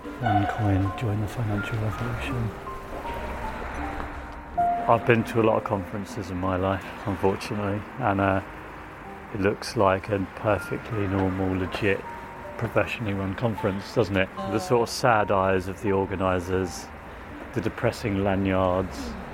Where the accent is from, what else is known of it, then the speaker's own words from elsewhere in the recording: London, United Kingdom; We phoned you up. We're from London.